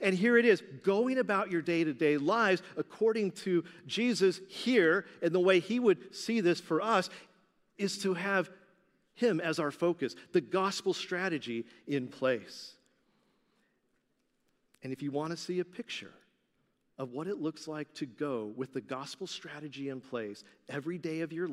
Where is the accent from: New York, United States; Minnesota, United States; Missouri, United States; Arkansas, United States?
Arkansas, United States; because I was raised in Arkansas